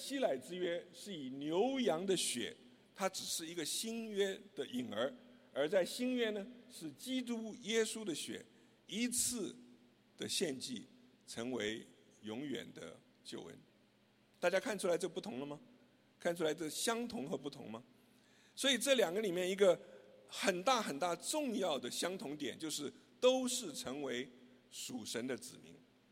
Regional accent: China; 那这个意思就跟我们中国人很像，我们中国人做什么事儿要签一个合同，一定要吃饭，有没有？

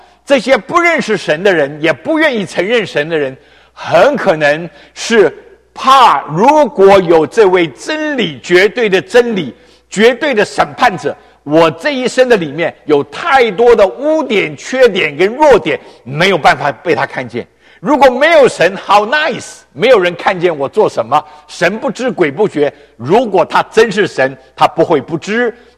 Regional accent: China; 我们原来从中国来到这边的时候

